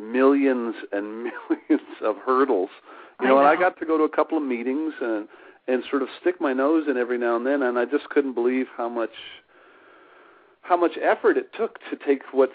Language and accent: English; Vancouver, British Columbia, Canada; born there; also born or lived in Ireland; Yeah, I was born in Vancouver, just outside of Horseshoe Bay, Vancouver, B.C.